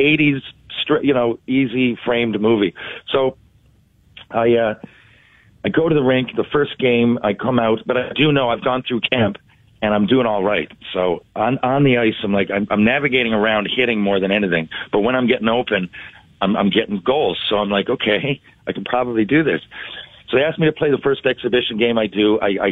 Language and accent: English; Newfoundland and Labrador, Canada; I'm from Newfoundland. Like, we had an inferiority complex. I played the Nationals growing up.